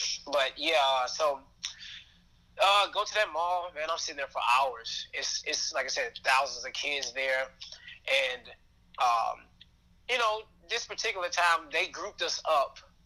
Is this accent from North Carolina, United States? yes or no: no; Bellwood, Illinois, United States; I grew up in Bellwood. You know, I was in the city a lot when my mom worked for Chicago Public Schools.